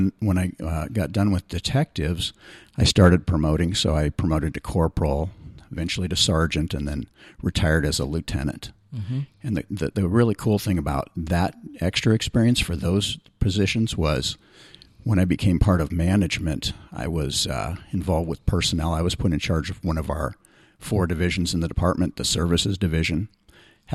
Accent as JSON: {"language": "English", "town": "Palo Alto", "region": "California", "country": "United States", "tie": "born or raised there", "moved": "as an adult", "lives_now": "Redding, United States", "said": "So I grew up primarily down in the Bay Area, Palo Alto, and went all the way through graduation from college there and eventually worked there for about 5 years before I came to Redding."}